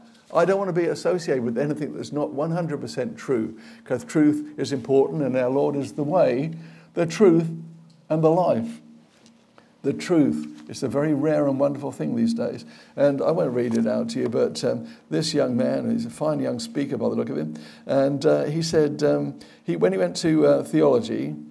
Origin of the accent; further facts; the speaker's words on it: Guildford, South East England, United Kingdom; This one was in Guildford, my hometown